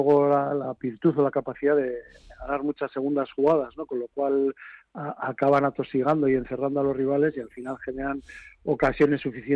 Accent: Bilbao, Basque Country, Spain; Aquí en Bilbao, somos de Bilbao.

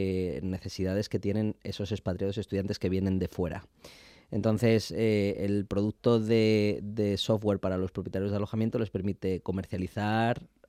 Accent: Cadalso de los Vidrios, Community of Madrid, Spain; Yo soy de Cadalso de los Vidrios.

